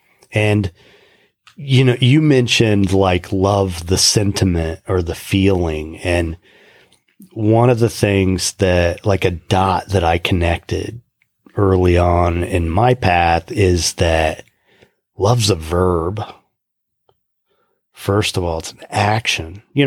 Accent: Indiana, United States; And I'm from Indiana.

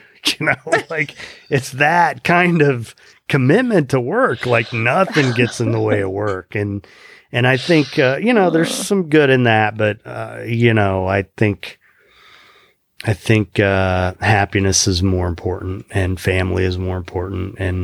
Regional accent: Indiana, United States; I'm from Indiana, so you know I don't mind.

